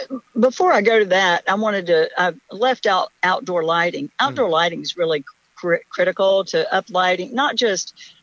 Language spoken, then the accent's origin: English; Charlotte, North Carolina, United States; now in Charleston, United States; I'm a Charlotte girl, but now I'm a Charleston girl. I'm from Charlotte, North Carolina.